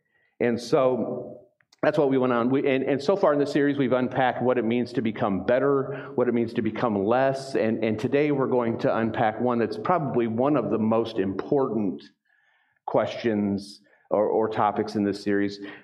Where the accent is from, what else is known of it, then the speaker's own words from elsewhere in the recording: Texas, United States; I'm from Texas.